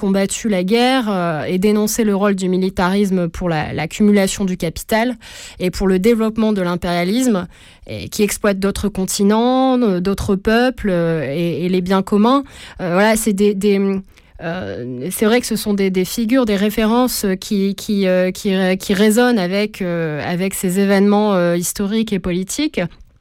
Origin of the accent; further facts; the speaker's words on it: France; je pouvais trouver ma place en tant que Française, européenne